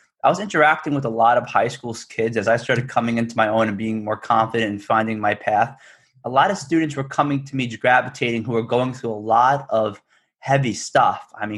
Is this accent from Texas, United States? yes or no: no; Northport, New York, United States; We would go to the VA hospital in my hometown here in Northport.